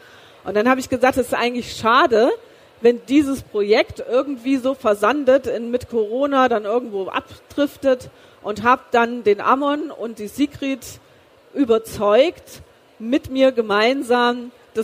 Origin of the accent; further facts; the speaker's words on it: East Germany, Germany; born there; Ich bin ja geboren im Osten Deutschlands